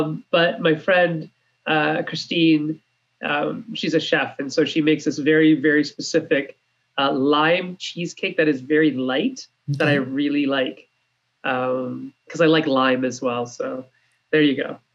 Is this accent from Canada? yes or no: yes; Canada; I'm fine with calling it whatever because I'm Canadian.